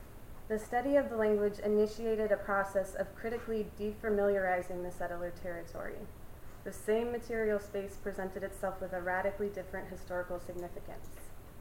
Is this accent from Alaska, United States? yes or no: yes; Juneau, Alaska, United States; While I grew up in Juneau, the traumatic silence concerning the shared history of our town served to keep the divisions and antagonisms over language strong